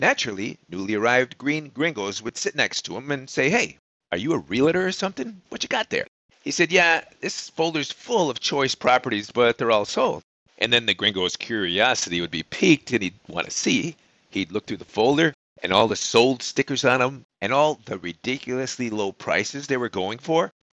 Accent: Chicago, Illinois, United States; After all, I am from Chicago.

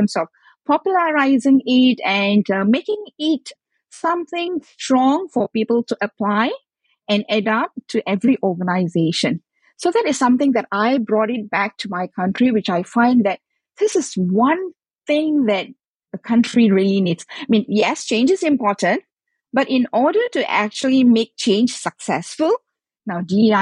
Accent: Malaysia; English is a second language; So I'm originated from Malaysia, in Asian country.

